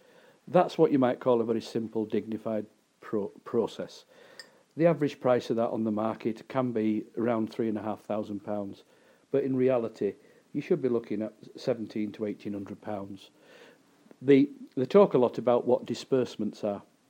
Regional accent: Keighley, Yorkshire and the Humber, United Kingdom; born or raised there

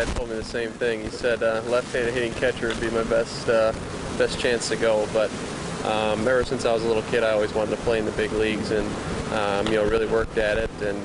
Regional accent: St. Paul, Minnesota, United States; I grew up in St. Paul, Minnesota, mm-hmm. which is about 5 or 6 miles from where we play today in Target Field.

